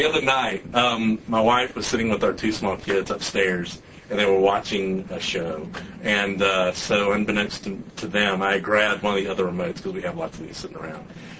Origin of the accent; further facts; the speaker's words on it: Charlotte, North Carolina, United States; So we're from Charlotte, North Carolina.